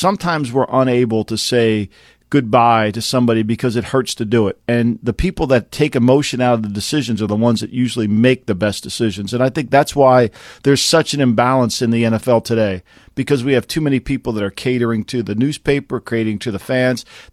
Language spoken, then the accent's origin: English; New Jersey, United States; accent: Jersey; You got to have that Jersey accent. I get offended when people say, where are you from? Like, seriously, you can't tell I'm from Jersey? Like, I'm Jersey proud.